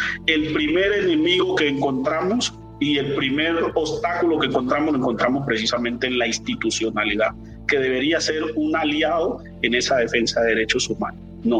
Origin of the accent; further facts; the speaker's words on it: Pogue, Chocó, Colombia; Y si uno hoy va a mi pueblo, Pogue, encuentra la cancha con los mismos pozos y sin la pelota, 44 años después, sin un balón de fútbol. Es la realidad que viven muchas generaciones del Pacífico colombiano